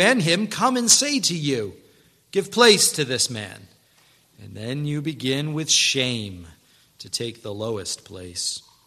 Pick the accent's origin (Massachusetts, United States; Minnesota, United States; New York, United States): New York, United States; Growing up in New York, I heard about pizza from the folks who were around me the same way some people heard about the boogeyman.